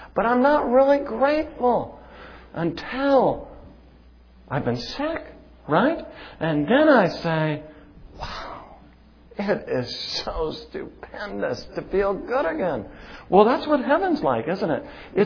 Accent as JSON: {"language": "English", "town": "Salem", "region": "Oregon", "country": "United States", "also_born_or_lived": "Los Angeles / St. Paul", "moved": "yes", "said": "My first one is, I'm originally from Salem, Oregon. In Salem, Oregon, they have spring."}